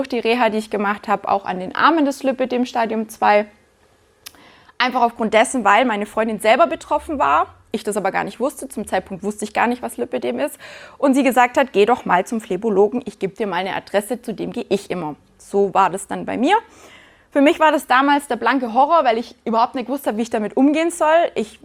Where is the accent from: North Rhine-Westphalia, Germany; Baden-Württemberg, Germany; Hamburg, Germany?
Baden-Württemberg, Germany; Wir kommen aus dem Schwarzwald